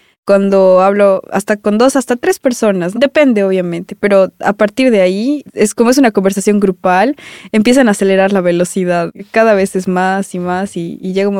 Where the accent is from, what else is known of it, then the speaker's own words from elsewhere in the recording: Ufa, Bashkortostan, Russia; now in Moscow, Russia; yo aquí en Rusia he conocido gente más abierta que muchos amigos, mucha gente que yo he conocido allá en mi ciudad